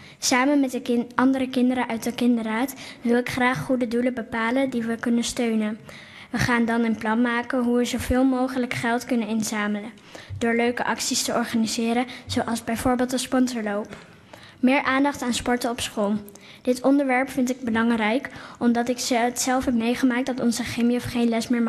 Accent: Silvolde, Gelderland, Netherlands; Ik ben 10 jaar oud, kom uit Silvolde en ik zit op basisschool De Plakkenberg.

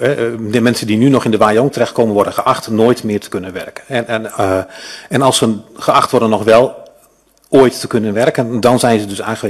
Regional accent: Kampen, Overijssel, Netherlands; Ik kom namelijk toevallig uit Kampen.

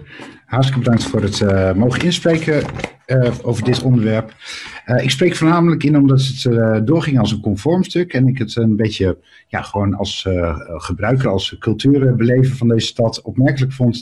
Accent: Groningen, Netherlands; Waar we als Groningers, als cultuurliefhebbers, eigenlijk niet echt veel aan gaan hebben.

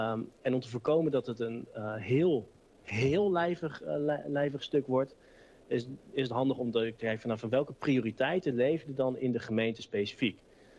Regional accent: Deventer, Overijssel, Netherlands; En ik kom er wel uit Deventer en ik vertel erover

